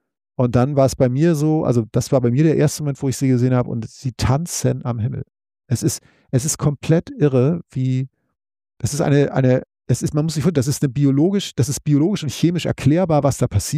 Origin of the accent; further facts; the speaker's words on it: Northern Germany, Germany; Ich bin Norddeutscher.